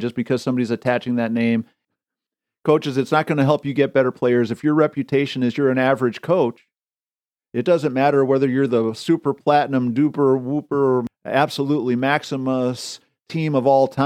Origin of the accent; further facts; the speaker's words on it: Wisconsin, United States; You know, growing up in Wisconsin, Wisconsin's volleyball team has been really good.